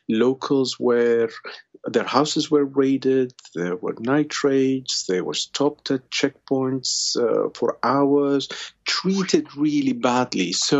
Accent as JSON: {"language": "English", "town": "Baghdad", "region": "Baghdad Governorate", "country": "Iraq", "tie": "born or raised there", "said": "I grew up in Baghdad. I lived in Iraq all my life."}